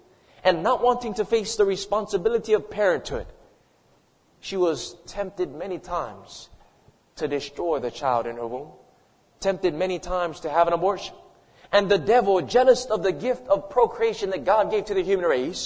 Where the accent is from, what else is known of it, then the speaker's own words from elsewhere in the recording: Wailua, Hawaii, United States; I would break into people's houses growing up in Wailua on the other side of the mountain.